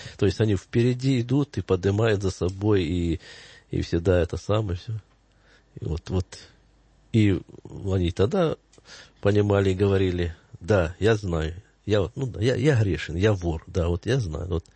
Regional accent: Luhansk, Luhansk Oblast, Ukraine; у меня как в Луганске достаточно. Я как коренной житель, естественно, за 50 лет уже достаточно знакомых.

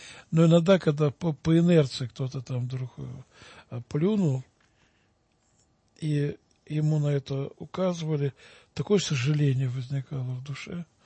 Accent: Orekhovo-Zuyevo, Moscow Oblast, Russia; Я вырос в Орехово-Зуево, храм Рождества Божьей Матери.

